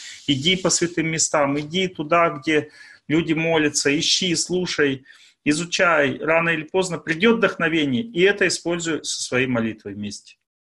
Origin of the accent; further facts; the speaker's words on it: Tolyatti, Samara Oblast, Russia; То есть я же из Тольятти, поэтому им тяжело со мной связаться, а мне с ними.